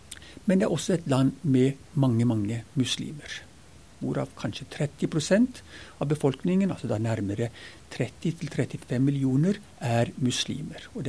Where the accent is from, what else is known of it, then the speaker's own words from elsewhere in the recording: Ethiopia; Så var det liksom oppveksten i Etiopia som gjorde at det ble sånn som det ble.